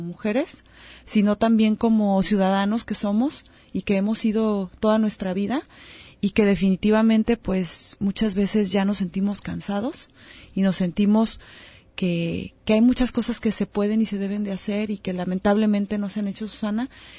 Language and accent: Spanish; Mexico